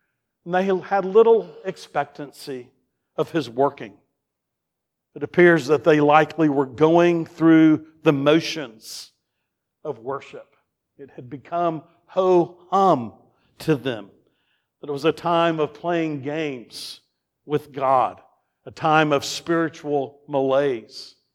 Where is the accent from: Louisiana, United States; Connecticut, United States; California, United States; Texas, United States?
Texas, United States; but where I grew up in Texas, it was sung.